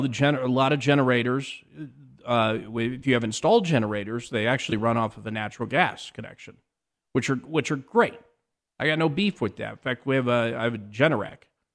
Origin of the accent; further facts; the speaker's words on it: Wyoming, United States; I grew up in Wyoming.